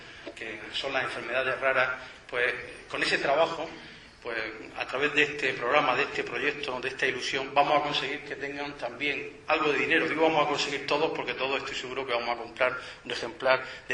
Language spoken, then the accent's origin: Spanish; Totana, Region of Murcia, Spain; para todos los que somos totaneros de verdad, que son las historias de mi pueblo, efectivamente, las historias de Totana.